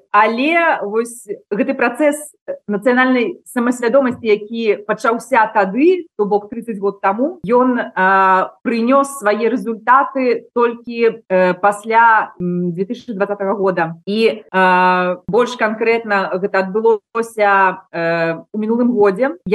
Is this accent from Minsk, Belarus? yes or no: yes; Minsk, Belarus; first language ru; Belarusian is a second language; moved away as an adult; also born or lived in Russia; now in Italy; моя родная мова гэта расейская, моя маці руская, і я нарадзілася ў Расіі, хаця я пражыла першыя 25 гадоў свайго жыцця ў Менску.